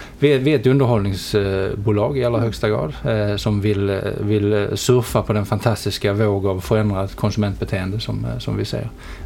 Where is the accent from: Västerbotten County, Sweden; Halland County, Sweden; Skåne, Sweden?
Skåne, Sweden; Helsingborg; Ja, Helsingborg är jag uppvuxen i.